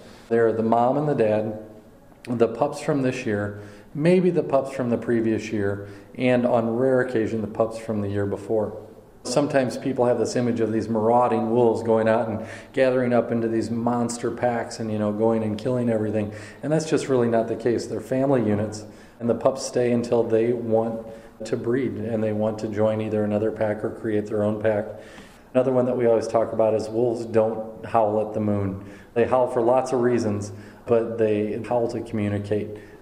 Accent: Missouri, United States; I'm from Missouri, where we don't have a population of wolves.

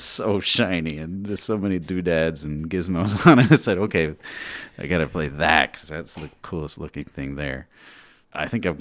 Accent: Wilmington, Delaware, United States; I grew up in Wilmington, Delaware. Sounds exotic when I say it, but it's really not. But it was very suburban.

